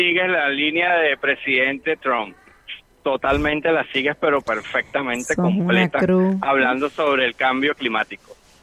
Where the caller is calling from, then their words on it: Chicago, Illinois, United States; Ahorita ando por llegando a Chicago.